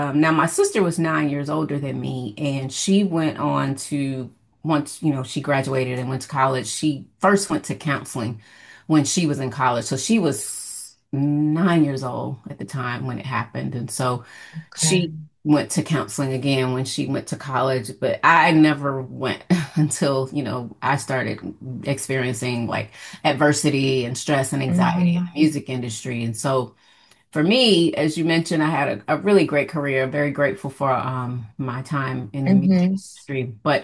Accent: Atlanta, Georgia, United States; growing up in Atlanta, Georgia in the 70s.

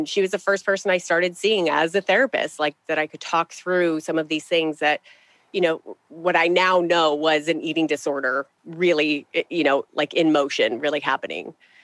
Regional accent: Arizona, United States; let's start at the beginning, or somewhat at the beginning. I was raised out in Arizona in the United States under the desert sun, one of six kids, five girls, one boy

